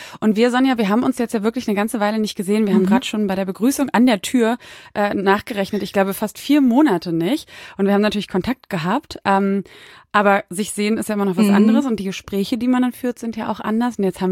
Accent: Berlin, Germany; Berlin ist doch toll und ist doch meine Heimat.

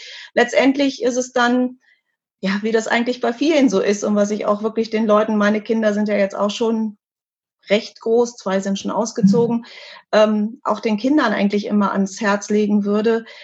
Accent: Hanover, Lower Saxony, Germany; born there; damals in Hannover, in meinem Geburtsort

